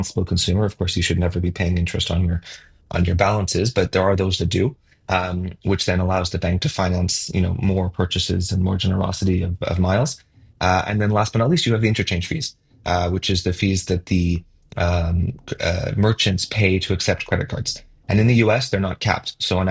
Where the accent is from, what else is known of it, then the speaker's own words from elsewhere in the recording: Canada; So in North America, I mean, I'm Canadian, so similar culture to the US